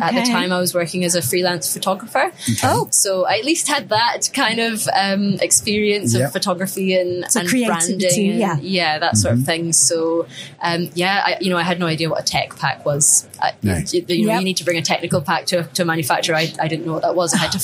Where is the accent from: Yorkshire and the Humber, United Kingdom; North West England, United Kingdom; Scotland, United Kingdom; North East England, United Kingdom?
Scotland, United Kingdom; Orkney; So my basic story is that I grew up in the Orkney Islands. I live there now still.